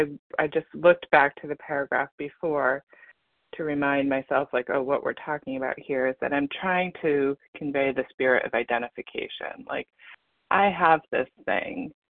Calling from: Massachusetts, United States; I'm calling from Massachusetts.

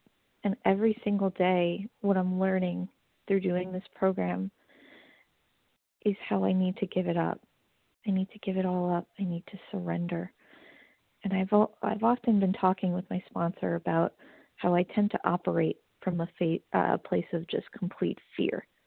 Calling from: New York, United States; Good morning, everybody. … calling from Long Island, New York.

